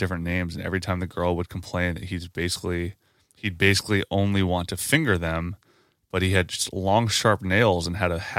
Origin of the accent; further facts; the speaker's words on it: Wisconsin, United States; That's completely wrong. I'm from Wisconsin.